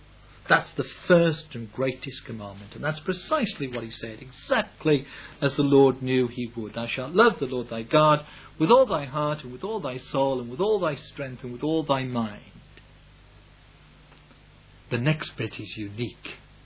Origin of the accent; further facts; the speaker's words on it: West Midlands, United Kingdom; accent: Black Country; first language Black Country dialect; You know, my second language was English, first was Black Country, so I don't always understand grammatical terms correctly.